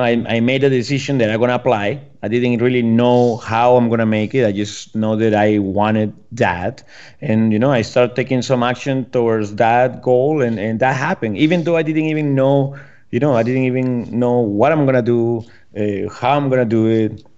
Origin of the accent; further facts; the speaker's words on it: Peru; English is a second language; Well, I'm born and raised in Peru, so I was in Peru